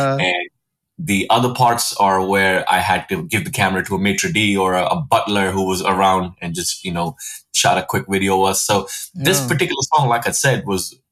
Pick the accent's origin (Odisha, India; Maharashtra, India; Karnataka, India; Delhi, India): Delhi, India; New Delhi; now in New York, United States; because I was growing up in New Delhi and then moving to New York. My music has had a very interesting inspiration from these two different cultures.